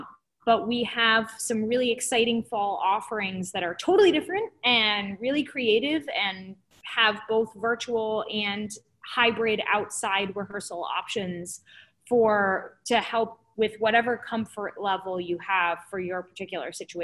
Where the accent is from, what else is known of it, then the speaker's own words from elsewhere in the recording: Quincy, Massachusetts, United States; So I was born and raised in Quincy. I grew up right off of Wollaston Beach, and I went through the Quincy public school systems.